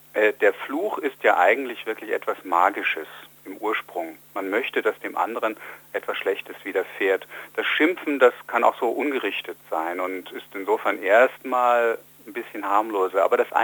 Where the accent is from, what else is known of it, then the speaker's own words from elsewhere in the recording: Bamberg, Bavaria, Germany; ich komme aus Bamberg